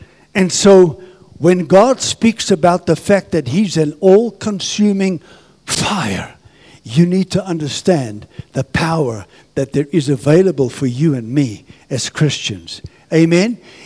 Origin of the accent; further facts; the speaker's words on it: Zambia; born there; As a young boy, I was born in Zambia as a young boy on my granny's farm.